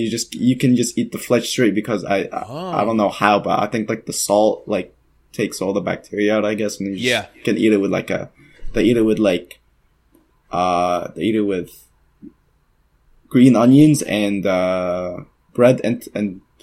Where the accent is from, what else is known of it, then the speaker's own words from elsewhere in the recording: Mansoura, Dakahlia, Egypt; English is a second language; I'm from Mansoura. Okay. So that's more of like, it's more of like, I would say like the heart of Egypt, really. Yeah. Okay. Because it's more of like the middle. It's not like the too crowded. It's not the richest. It's not the poorest.